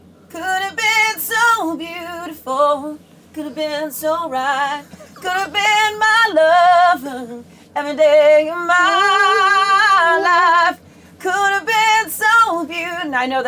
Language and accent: English; Los Angeles, California, United States; I went to L.A., where I'm from, my hometown, and went back to my high school, which was not in the original video.